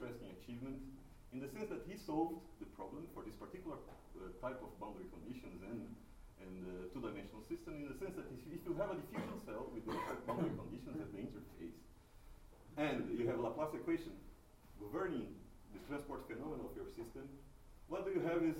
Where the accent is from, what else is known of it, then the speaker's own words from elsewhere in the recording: Fortaleza, Ceará, Brazil; English is a second language; I come from Brazil, from the very nose of Brazil. It's a city called Fortaleza in the state of Ceará. It's a very dry place, but very nice.